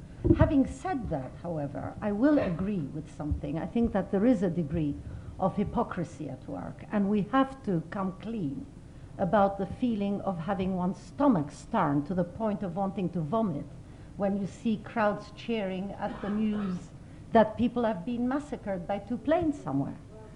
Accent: Turkey; I come from Turkey

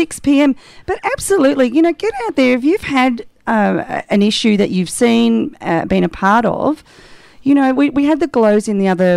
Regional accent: Thornbury, Victoria, Australia; that's close to my hometown. Being a lesbian, you know, Thornbury North, you know, that kind of girl.

